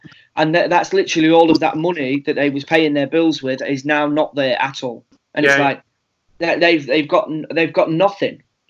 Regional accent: United Kingdom; I think it's amazing to see how us as the British have all come together

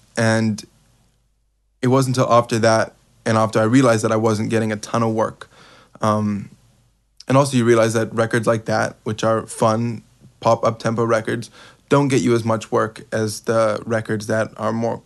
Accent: United Kingdom; accent: English; back years ago, my English accent was heavier.

